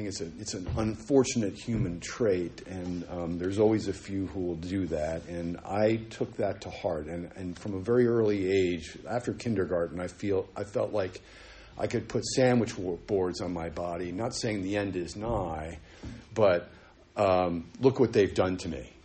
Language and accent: English; New York, United States; I grew up in New York City, by the way.